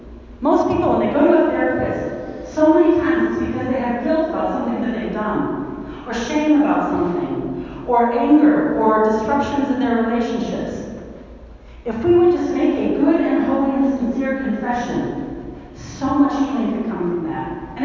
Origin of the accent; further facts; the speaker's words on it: Chicago, Illinois, United States; I'm from Chicago. Surrounded by Catholics, but unfortunately not a lot of them are very Christian.